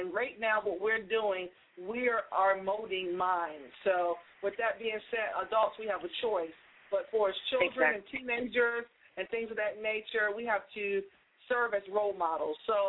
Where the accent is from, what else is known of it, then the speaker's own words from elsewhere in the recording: Boston, Massachusetts, United States; I'm actually from Boston